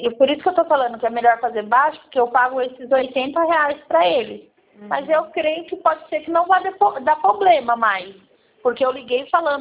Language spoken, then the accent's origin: Portuguese; Atibaia, São Paulo, Brazil; eu sou de Atibaia.